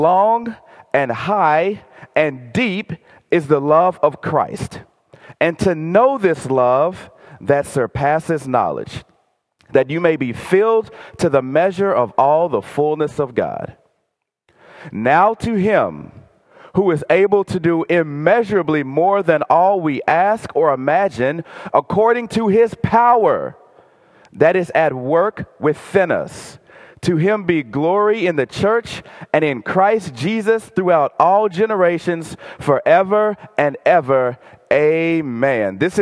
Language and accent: English; Texas, United States; moved away; Like, I didn't actually grow up in Minnesota. I grew up in Texas.